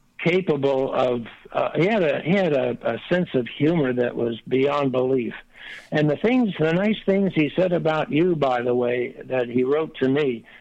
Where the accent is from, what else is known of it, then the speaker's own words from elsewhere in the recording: United States; I speak English. I come from the States.